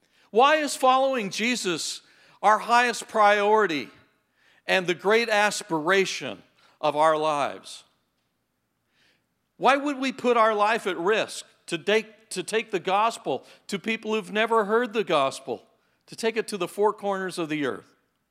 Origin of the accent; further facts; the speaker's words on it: Texas, United States; Come on, we're from Texas.